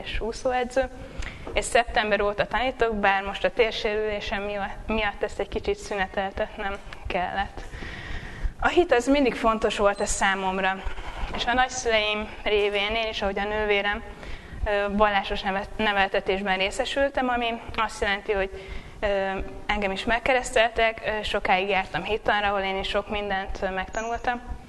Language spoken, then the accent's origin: Hungarian; Barcs, Somogy, Hungary; moved away as an adult; now in Budapest, Hungary; Az Erikának a húga és Gábornak a felesége. Én is, ahogy a nővérem Barson nőttem fel, 18 éves koromig ott éltem. Amikor egyetemre jöttem, akkor költöztem fel Budapestre.